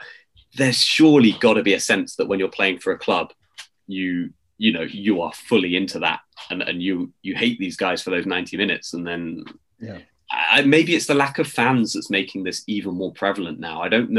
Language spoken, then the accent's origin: English; Lethbridge, Alberta, Canada; born there; I was born in Lethbridge, Alberta.